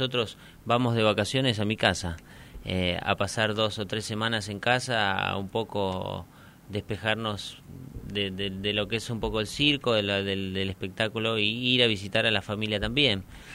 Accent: Argentina; Yo soy argentino.

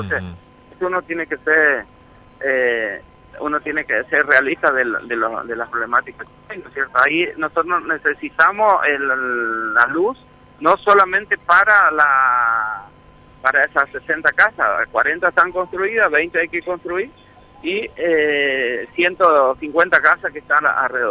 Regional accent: Paraíso, Misiones, Argentina; yo soy de Paraíso, y me acuerdo cuando había 10 casas y hoy hay 1000 casas

